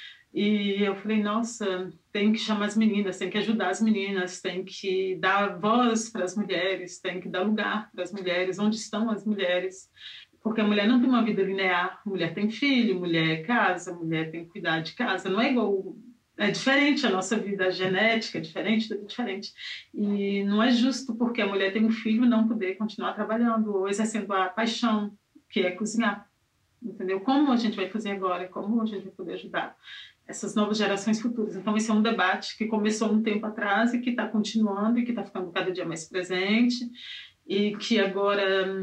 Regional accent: Minas Gerais, Brazil; accent: mineirês; Uai! Eu não falo português, eu falo mineirês.

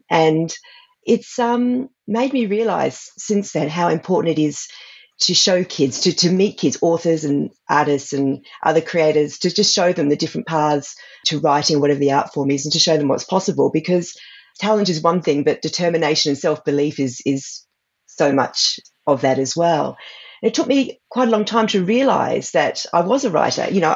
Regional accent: Australia; And it was so different for me as an Aussie, coming from an ancient land where relatively new and alien cities have just been plonked on the top

